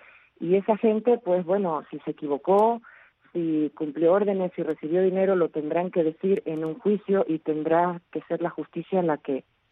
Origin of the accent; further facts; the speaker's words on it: Bolivia; Somos todos bolivianos, somos todas personas que están luchando por su libertad y su democracia